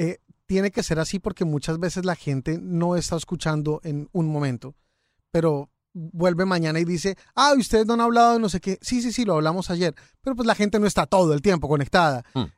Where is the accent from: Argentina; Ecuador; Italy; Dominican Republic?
Ecuador; Yo si hubiera estado en Ecuador, en mi país, no me atrevo a salir a la calle a bailar. Pero acá ya no estoy en el mío